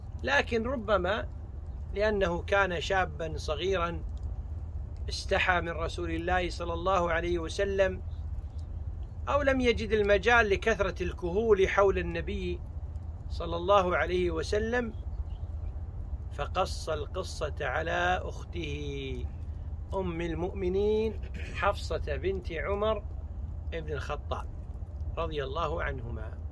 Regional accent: Kuwait; حتى العوام عندنا بالكويت إذا قلت لنا فلان يقول لك والنعم، يعني يمدحك

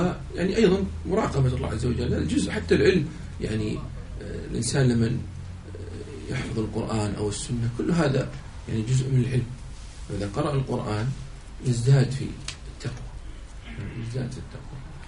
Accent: Saudi Arabia

